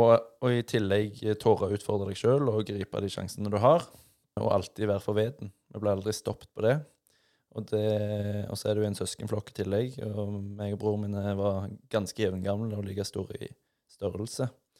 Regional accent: Rogaland, Norway; Så når det kom snø hjemme på Jæren den ene gangen i året

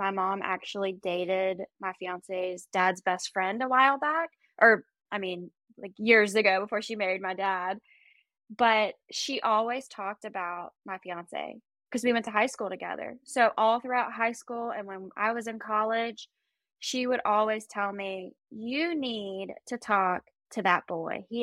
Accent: Travelers Rest, South Carolina, United States; I'm from Traveler's Rest, South Carolina.

